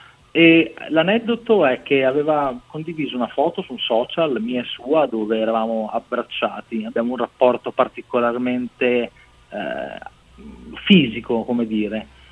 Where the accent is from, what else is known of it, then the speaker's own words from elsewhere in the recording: Ravenna, Emilia-Romagna, Italy; Io sono di Ravenna.